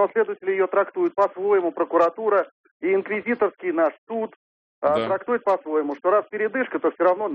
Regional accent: Moscow, Russia; я из Москвы.

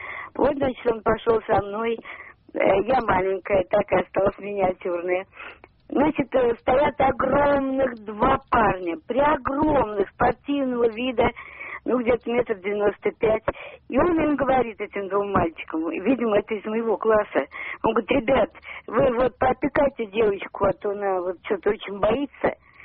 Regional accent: Moscow, Russia; мне годочков много, я из Москвы.

